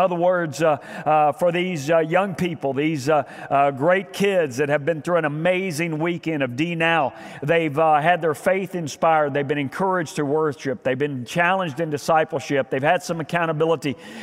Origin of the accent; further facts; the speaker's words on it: Spring, Texas, United States; I grew up down in Spring, Texas. All of you know that. All of our family is still down there.